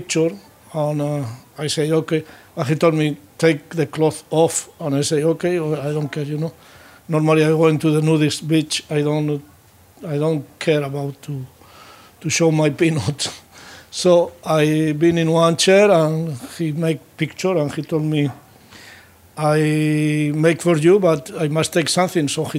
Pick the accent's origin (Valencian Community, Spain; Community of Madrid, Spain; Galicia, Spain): Valencian Community, Spain; Alicante; English is a second language; moved away; I've been since 1971 in the island and I come from Alicante.